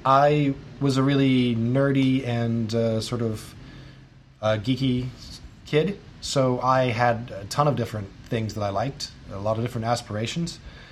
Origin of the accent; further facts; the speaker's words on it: Midwest, United States; So if I say to someone when I'm traveling, I'm from the Midwest, and they've never heard that term or doesn't know what it means, I explain it